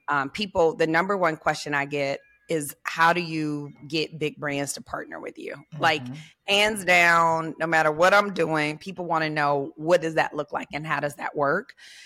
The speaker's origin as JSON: {"language": "English", "town": "Memphis", "region": "Tennessee", "country": "United States", "said": "Yep. I'm from Memphis."}